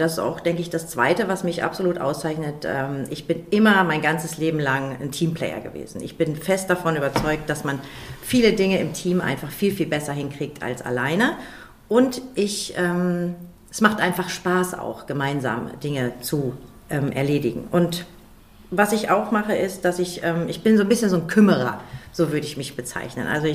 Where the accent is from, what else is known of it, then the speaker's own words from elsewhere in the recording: Soest, North Rhine-Westphalia, Germany; Ich bin auf dem Bauernhof groß geworden, diese ersten 6 Jahre. Mein Patenonkel hat einen Bauernhof besessen, da haben wir die ersten 6 Jahre gewohnt. Dann sind wir über die Firma gezogen. In Ampen, in Soest.